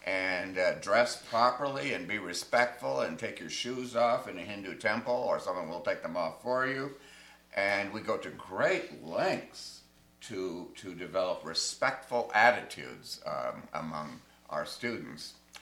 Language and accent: English; Midwest, United States; lustily as children growing up in the Midwest, we sang that hymn every mission Sunday.